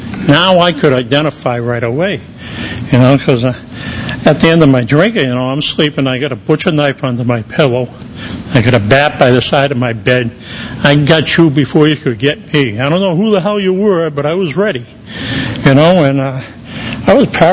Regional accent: Boston, Massachusetts, United States; now in Florida, United States; And as you can tell, I talk funny. I'm from Boston, you know, and that's where I got sober.

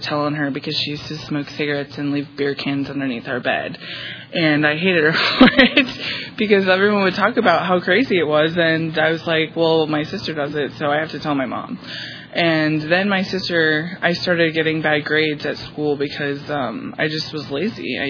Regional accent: Fort Myers, Florida, United States; I am from Fort Myers, Florida. Grew up with an older sister.

